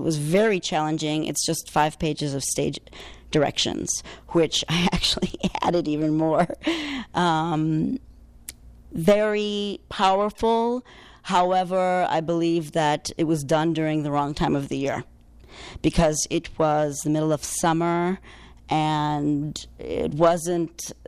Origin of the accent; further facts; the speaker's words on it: Chicago, Illinois, United States; also born or lived in California; Quickly about my background. I was born and raised in Chicago. I've spent pretty much every summer in Poland when I was a child to make sure that I knew my roots and my language.